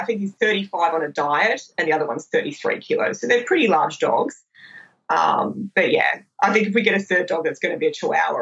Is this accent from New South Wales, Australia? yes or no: yes; Sydney, New South Wales, Australia; I'm from Sydney originally. We moved here about 6 years ago, and being from the centre of Sydney